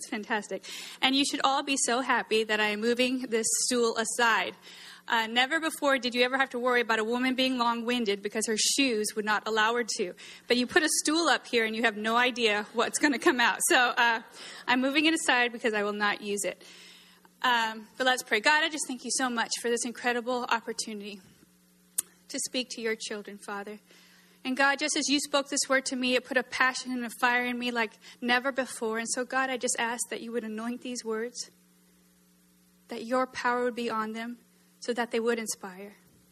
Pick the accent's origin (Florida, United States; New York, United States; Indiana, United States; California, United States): California, United States; Los Angeles; So I grew up in Los Angeles and struggled. My parents struggled.